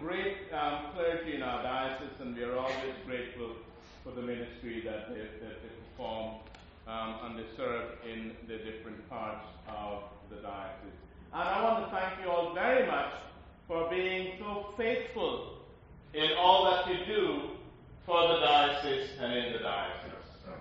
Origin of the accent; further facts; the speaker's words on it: Guyana; When I was in rice cultivation in my home country, Guyana, in South America, I grew up from age 10 until I went and beyond seminary planting rice.